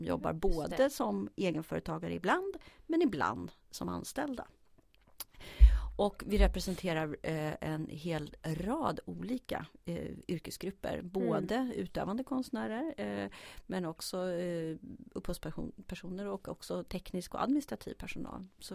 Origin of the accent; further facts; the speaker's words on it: Sollentuna, Stockholm County, Sweden; also born or lived in Lund / United States; jag kommer från Stockholm. Absolut. Jag är uppvuxen i Sollentuna och sen har jag bott i Stockholm i större delen av mitt liv med en kort utflykt till Lund och en lite längre utflykt till USA. Men det är väldigt länge sedan nu.